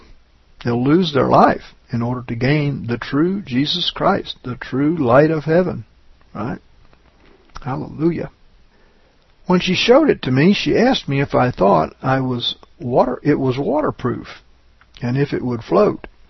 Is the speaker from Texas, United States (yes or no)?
no; Louisiana, United States; I was raised in Louisiana